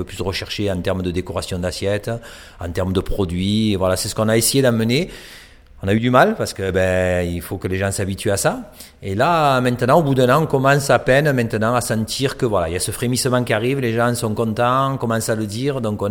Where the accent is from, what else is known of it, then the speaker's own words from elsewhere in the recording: Provence-Alpes-Côte d'Azur, France; Moi, j'amène un petit peu de ma cuisine provençale, parce que je suis originaire du Sud-Est, j'amène un peu mon côté provençal dans mon assiette